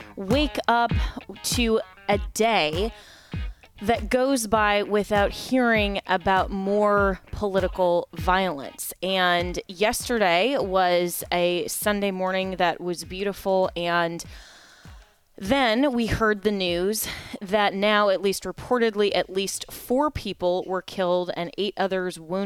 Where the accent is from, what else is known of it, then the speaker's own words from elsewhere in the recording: Colorado, United States; my hometown pastor in my former home state of Colorado